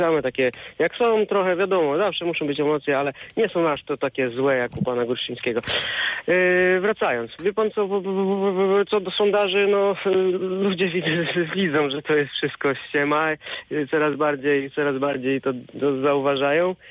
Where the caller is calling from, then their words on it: Zielona Góra, Lubusz Voivodeship, Poland; z Zielonej Góry.